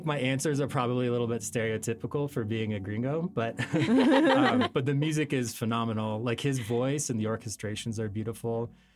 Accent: Colorado, United States; also born or lived in New Mexico; Yeah, I'm actually from Colorado, but I lived in New Mexico for 3 years.

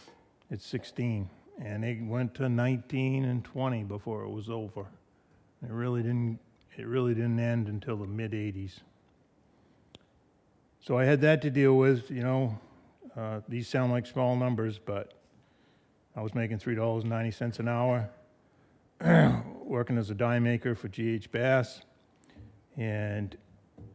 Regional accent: Wilton, Maine, United States; also born or lived in Rangeley; I was born in Rangeley. I grew up in Wilton, went through the Farmington school system, never came to Madison until 78.

